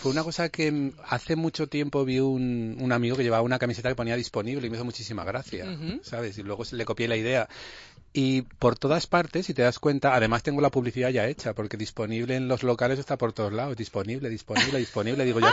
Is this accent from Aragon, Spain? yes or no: yes; Aragon, Spain; moved away as an adult; puede ser que pueda ser aragonés, pero es verdad que me fui de Aragón con 20 y pocos